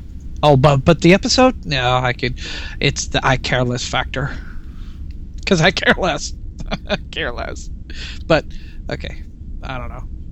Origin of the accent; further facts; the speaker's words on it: Nebraska, United States; from Nebraska.